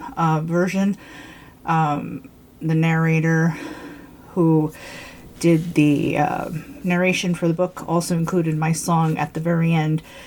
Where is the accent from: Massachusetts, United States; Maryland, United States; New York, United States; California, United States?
New York, United States; Yonkers; When I grew up in Yonkers, New York, in a very dangerous area, and I lived in an apartment, and I lived on the first floor